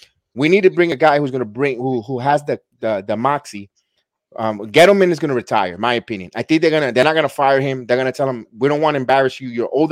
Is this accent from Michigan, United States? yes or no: yes; Michigan, United States; See, guys, I'm from Michigan.